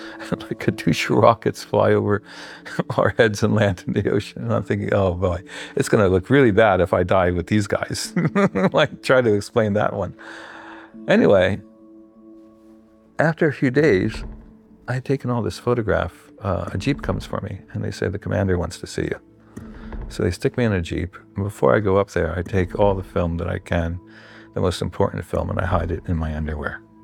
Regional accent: United States; listen, I'm an American news reporter. I come from Beirut, covering the war for Newsweek

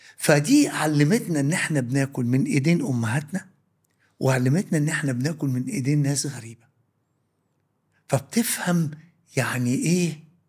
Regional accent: Alexandria, Alexandria Governorate, Egypt; أنا كبرت في إسكندرية في كليوباترا حمامات، شارع بورسعيد،

